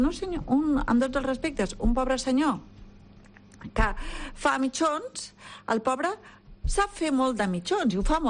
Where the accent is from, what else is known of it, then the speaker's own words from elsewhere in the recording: Martinet de la Cerdanya, Catalonia, Spain; jo sóc de Martinet de la Cerdanya i vaig tots els dimecres i tots els dijous, i per tant no sóc andorrana